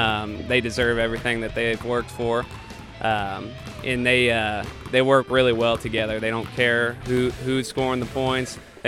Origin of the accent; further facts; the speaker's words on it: Petersburg, Illinois, United States; Petersburg, Illinois.